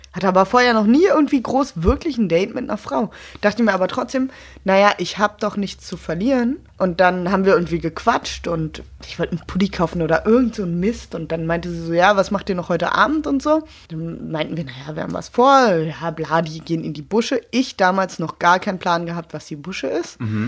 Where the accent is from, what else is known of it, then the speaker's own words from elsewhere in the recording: Berlin, Germany; Ich bin eine Berlinerin